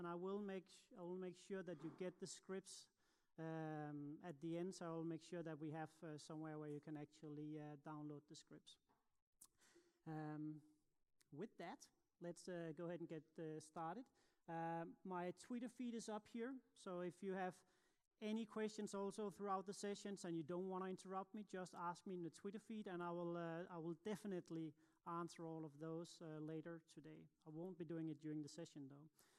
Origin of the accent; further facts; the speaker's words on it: Copenhagen, Capital Region of Denmark, Denmark; English is a second language; I'm from Copenhagen